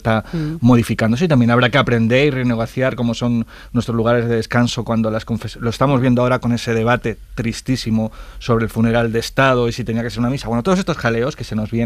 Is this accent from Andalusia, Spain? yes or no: yes; Vilches, Andalusia, Spain; Yo recuerdo enterrar a mi abuelo y estar en Vilches, en mi pueblo, velando en casa, ¿no?